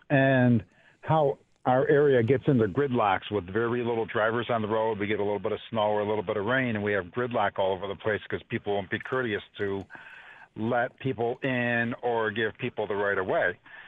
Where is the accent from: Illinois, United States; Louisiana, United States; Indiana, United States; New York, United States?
New York, United States; East Aurora; I mean, I grew up in East Aurora.